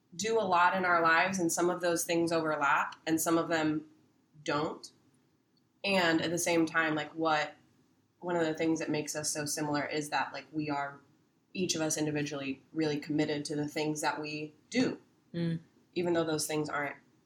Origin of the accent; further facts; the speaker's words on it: Houston, Texas, United States; growing up in Houston.